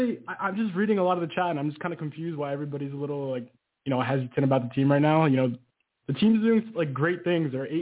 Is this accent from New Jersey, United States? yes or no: yes; New Jersey, United States; I'm from New Jersey. … my first time calling in the show.